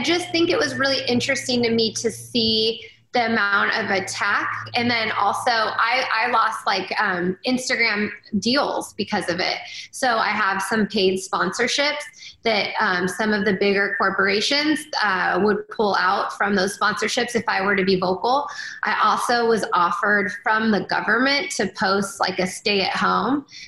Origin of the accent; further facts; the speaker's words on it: Canada; I'm actually from Canada.